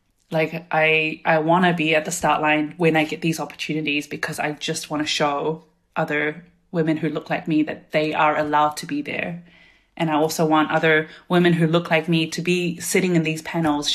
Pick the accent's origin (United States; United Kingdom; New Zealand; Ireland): New Zealand; born or raised there